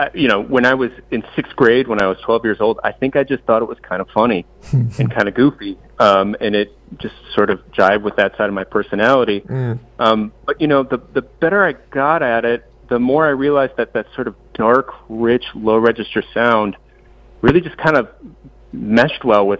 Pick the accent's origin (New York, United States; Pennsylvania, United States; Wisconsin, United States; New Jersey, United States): Wisconsin, United States; Appleton; I'm a Wisconsin resident, actually. I grew up in Appleton, Wisconsin.